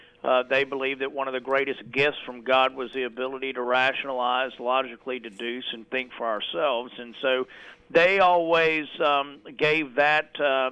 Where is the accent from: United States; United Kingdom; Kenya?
United States; Anderson, South Carolina; Born and raised in Anderson, South Carolina, and graduated from the public schools there.